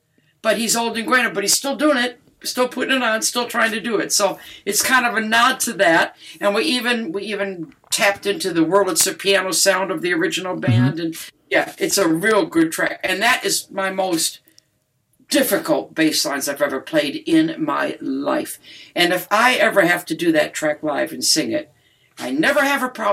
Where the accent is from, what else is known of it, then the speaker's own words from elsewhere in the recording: Detroit, Michigan, United States; that was about my hometown and about my upbringing.